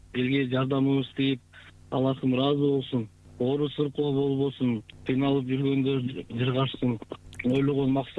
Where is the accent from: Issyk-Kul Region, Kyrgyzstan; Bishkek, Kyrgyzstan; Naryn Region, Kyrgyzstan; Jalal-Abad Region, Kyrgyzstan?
Bishkek, Kyrgyzstan; Өзүм Бишкектен болом.